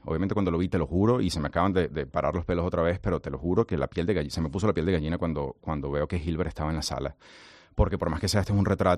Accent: Venezuela; moved away; como venezolano

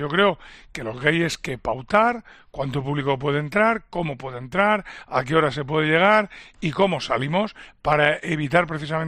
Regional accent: Spain; como español que soy

